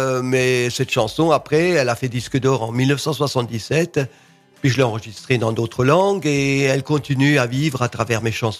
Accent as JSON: {"language": "French", "region": "Grand Est", "country": "France", "said": "je suis alsacien, donc je suis vraiment à côté."}